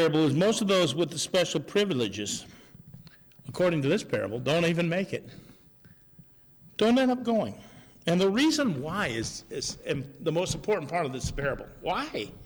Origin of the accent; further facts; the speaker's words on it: Cedar Rapids, Iowa, United States; also born or lived in Minnesota; I was born in America, in Minnesota. I was raised in Cedar Rapids, Iowa. There are churches everywhere.